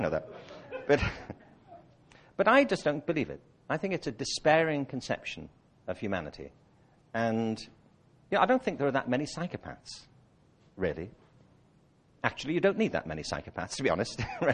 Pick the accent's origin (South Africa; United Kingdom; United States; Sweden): United Kingdom; born there; I was born in Britain in 1950.